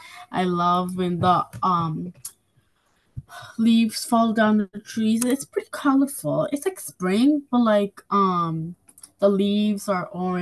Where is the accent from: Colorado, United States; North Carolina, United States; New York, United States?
New York, United States; Hudson; I'm 10 years old, and I'm also from Hudson.